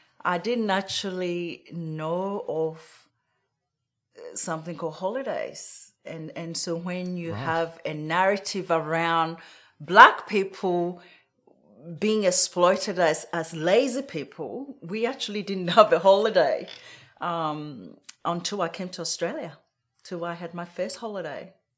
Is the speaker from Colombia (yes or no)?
no; Nkoko, Ghana; Yes, I was born in a little village called Nkoko in Ghana. So Ghana is west coast of Africa.